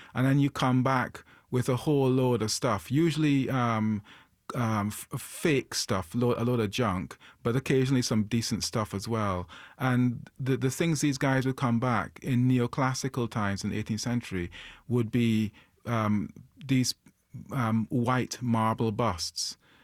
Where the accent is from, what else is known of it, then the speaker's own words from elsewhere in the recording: Guyana; also born or lived in Edinburgh; So I grew up in Guyana, and I arrived in Guyana as a very young boy from Edinburgh.